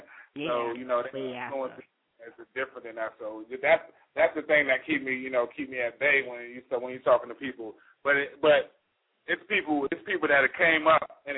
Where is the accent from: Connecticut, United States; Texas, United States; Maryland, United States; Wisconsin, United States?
Maryland, United States; growing up in Maryland, speaking from the truth of myself, we're in the middle.